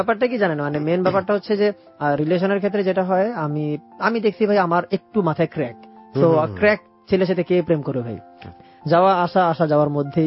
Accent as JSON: {"language": "Bangla", "town": "Dhaka", "region": "Dhaka Division", "country": "Bangladesh", "tie": "born or raised there", "also_born_or_lived": "Comilla", "said": "কুমিল্লা হচ্ছে আমার home town, but আমার জন্ম কুমিল্লায়, বাট জন্মের 6 মাস মানে উইদিন 1 ইয়ার এটা মোটামুটি নিশ্চিত আমরা ঢাকায় চলে আসি, একদম পার্মানেন্টলি ঢাকায় চলে আসি।"}